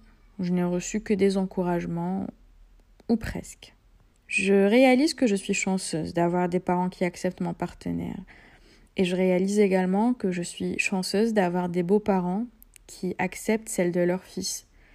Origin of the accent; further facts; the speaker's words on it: Algeria; Je suis une femme algérienne de 29 ans. Je suis née et j'ai grandi en Algérie et je suis actuellement fiancée à un juif avec lequel je vis.